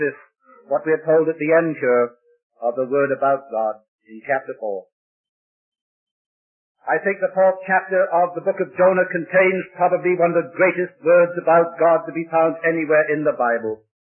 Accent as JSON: {"language": "English", "region": "Wales", "country": "United Kingdom", "said": "I come from South Wales, you know, in just before my time in Wales."}